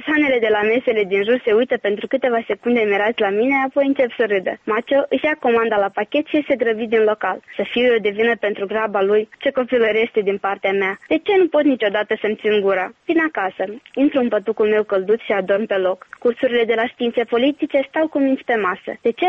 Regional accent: Moldova; accent: Moldovan; moved away as an adult; now in Timișoara, Romania

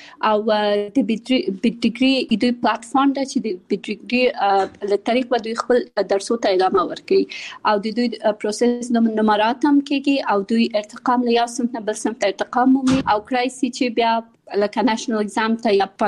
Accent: Kabul, Afghanistan; born there; also born or lived in Pakistan

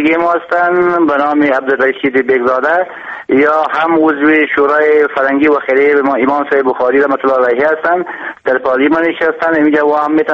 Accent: Bukhara, Bukhara Region, Uzbekistan; بله، از بخارا آمدم.

